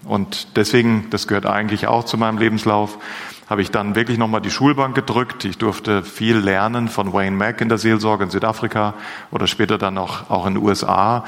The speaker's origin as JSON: {"language": "German", "town": "Hünfeld", "region": "Hesse", "country": "Germany", "said": "Ich komme aus Hünfeld bei Fulda."}